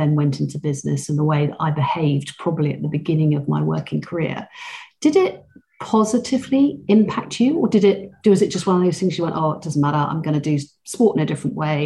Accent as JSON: {"language": "English", "region": "South West England", "country": "United Kingdom", "tie": "born or raised there", "said": "Because I grew up in Cornwall."}